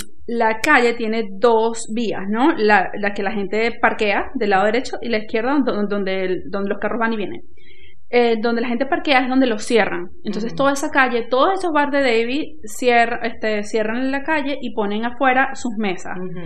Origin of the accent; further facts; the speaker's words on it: Venezuela; yo soy venezolana